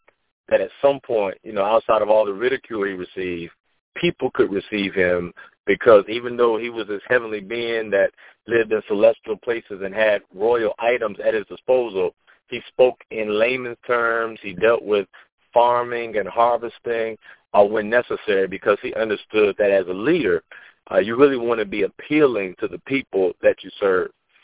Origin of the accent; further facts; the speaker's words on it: Hampton, Virginia, United States; how I grew up in Phoebus, which is a rougher area of Hampton. So it's not downtown Hampton, but it's definitely not suburb.